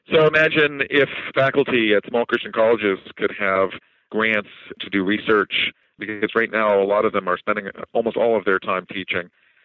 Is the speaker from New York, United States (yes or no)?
no; Pittsburgh, Pennsylvania, United States; So the meeting is going to be in Pittsburgh, my hometown here